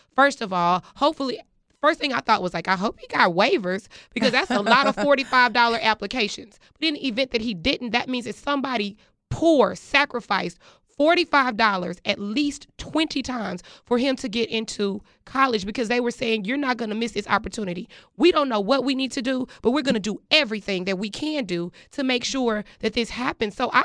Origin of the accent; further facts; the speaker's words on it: Texas, United States; I am from Texas, and I am familiar with the high school that this kid attended.